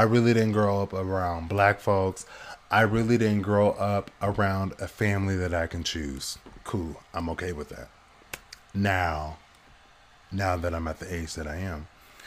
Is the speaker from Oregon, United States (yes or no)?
yes; Portland, Oregon, United States; I'm originally from Portland, Oregon, West Coast, below Washington, above California.